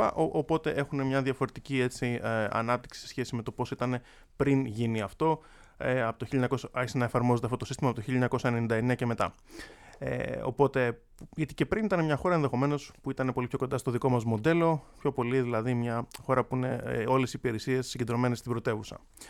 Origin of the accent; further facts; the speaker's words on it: Piraeus, Attica, Greece; moved away as an adult; now in Cardiff, United Kingdom; Ζω εκεί πολλά χρόνια. Βέβαια είμαι από το Πειραιά, από τα Μανιάτικα και η καταγωγή μας οικογενειακός είναι από την Μάνη.